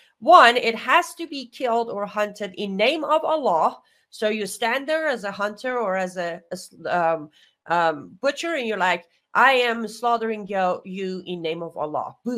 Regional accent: Iran; English is a second language; growing up in Iran, I don't know how many times I have lost count, but there were many times when I personally, as a kid, standing there watching this poor animal

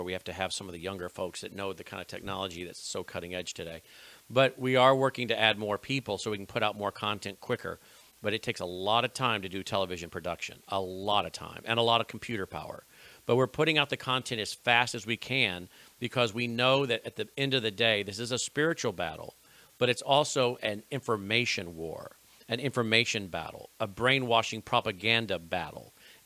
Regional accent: Tennessee, United States; And I'm from Tennessee.

